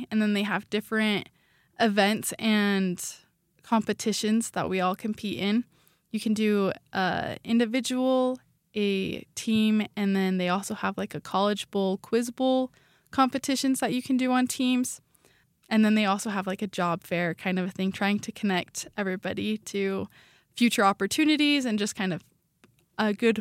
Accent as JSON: {"language": "English", "town": "Idaho Falls", "region": "Idaho", "country": "United States", "said": "Yeah, I am from Idaho Falls, Idaho."}